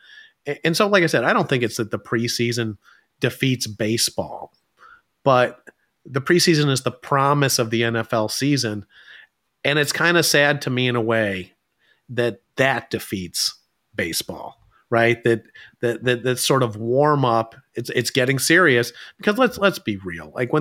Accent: United States; I'm an American sports consumer.

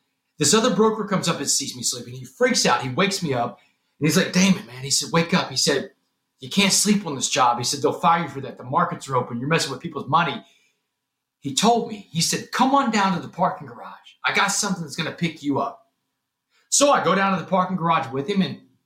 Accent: Texas, United States; Texas high school football religion is like a religion down in Texas. And I was the star quarterback in my hometown.

